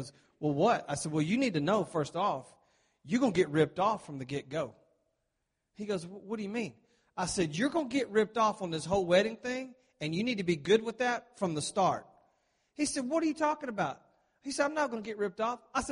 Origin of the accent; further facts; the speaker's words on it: Texas, United States; And we're from Texas. And we do rodeo. And so not everybody in Texas does that.